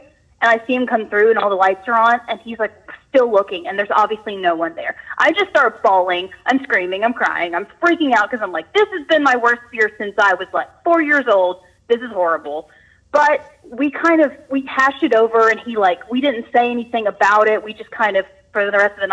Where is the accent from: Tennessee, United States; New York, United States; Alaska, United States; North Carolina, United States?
Tennessee, United States; Memphis; I had these experiences growing up in Memphis, Tennessee, where I did theater camp for years and years